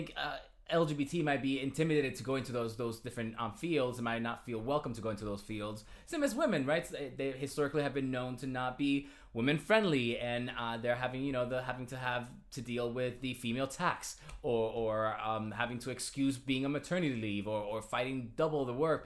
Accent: Puerto Rico; also born or lived in Carolina; So I was born and raised in Puerto Rico.

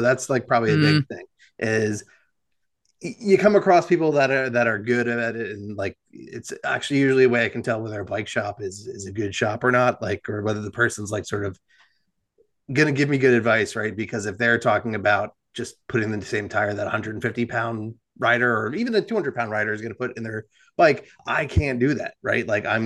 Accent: New Jersey, United States; as previously discussed, I'm from New Jersey.

